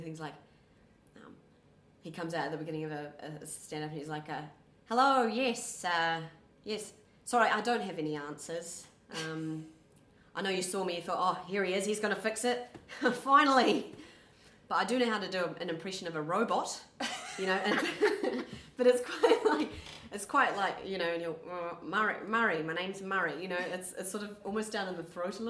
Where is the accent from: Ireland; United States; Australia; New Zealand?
New Zealand; moved away as an adult; now in United Kingdom; I'm from New Zealand, and I'm 23 years old. And I've been in the UK for over a year now, but I spent a bit of time in London before I came up to Scotland. And I'm from the top of the South Island, Nelson, which is a little sunny town